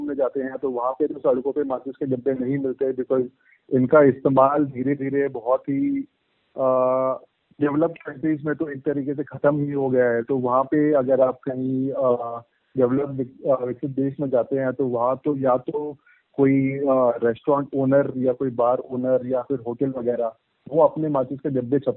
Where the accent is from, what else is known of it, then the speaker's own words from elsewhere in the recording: Delhi, India; दिल्ली का रहने वाला हूँ। फिलहाल 32 साल मेरी उम्र है